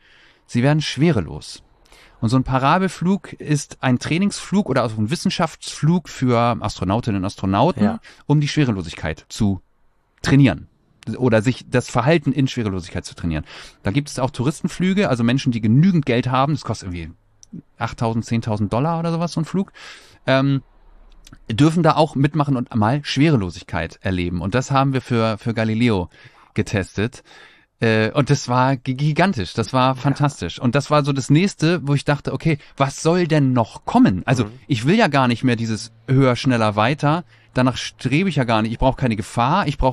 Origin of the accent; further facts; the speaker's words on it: Kiel, Schleswig-Holstein, Germany; Also ich bin in Kiel groß geworden und habe Kiel auch nie, wohnsitzmäßig nie verlassen.